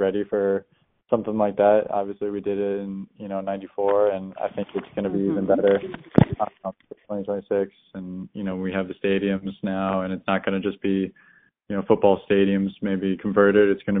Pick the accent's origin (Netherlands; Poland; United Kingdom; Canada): United Kingdom; born there; with my grandparents being Scottish and then, you know, being born in the UK, kind of opens up possibilities for, you know, other nations.